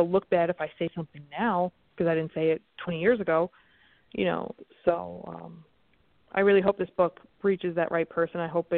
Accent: New York, United States; I'm a New Yorker. I'm very expressive.

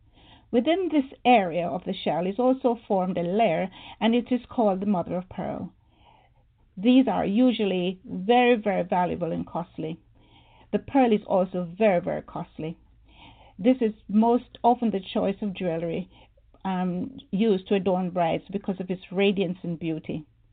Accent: Jamaica; moved away as an adult; also born or lived in England; now in United States; I'm originally from Jamaica, West Indies. After high school, I traveled to England, United Kingdom, where I studied nursing and midwifery, also clinical psychiatry. There, I lived and worked for some time and was recruited by a hospital here in the United States to work with them.

